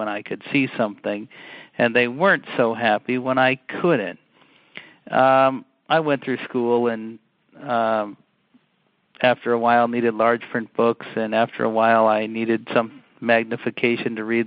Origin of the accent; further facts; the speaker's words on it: Milwaukee, Wisconsin, United States; I grew up in Milwaukee, Wisconsin, and both my parents have high school diplomas. They good Midwest folks.